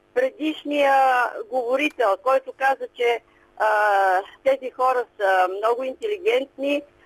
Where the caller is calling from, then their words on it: Vratsa, Vratsa Province, Bulgaria; от Враца.